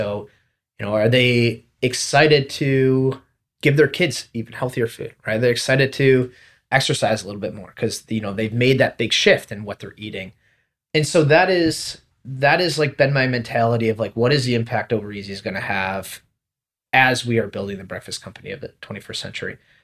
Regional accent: Cleveland, Ohio, United States; know how wonderful Cleveland is because we grew up here in Cleveland and are obviously evangelists for this city.

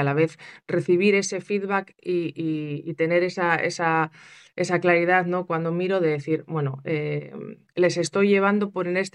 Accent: Eibar, Basque Country, Spain; born there; Sí, soy nacida en Eibar, la vida me ha llevado a muchos sitios

